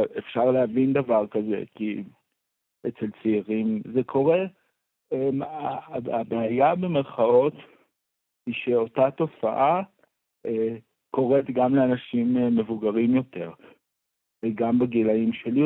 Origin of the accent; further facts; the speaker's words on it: Tzur Hadassah, Jerusalem District, Israel; אני נולדתי בירושלים, גדלתי בצור הדסה, שזה בין ירושלים לבית שמש